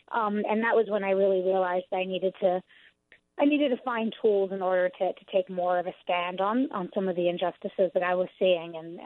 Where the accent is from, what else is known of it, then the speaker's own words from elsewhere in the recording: Philadelphia, Pennsylvania, United States; also born or lived in Palestine / Israel; I come from Philadelphia originally, though it's been quite a while since I've lived there.